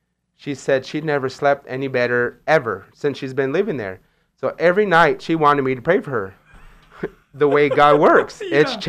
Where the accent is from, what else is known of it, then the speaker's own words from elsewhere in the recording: Chico, California, United States; I'm from Chico